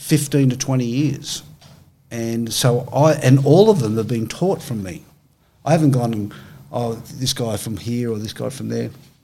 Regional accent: Australia; I'm Australian.

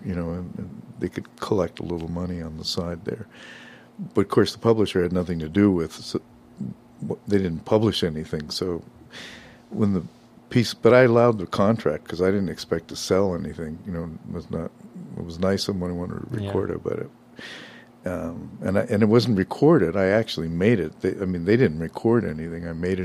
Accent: Los Angeles, California, United States; Yeah, I was born in Boyle Heights.

